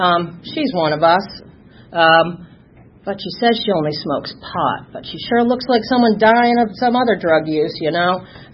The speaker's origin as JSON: {"language": "English", "region": "New England", "country": "United States", "moved": "as an adult", "lives_now": "Atlanta, United States", "said": "So, as you can tell, I'm not a Southerner. I don't have any twang. I don't have any talk, Southern draw."}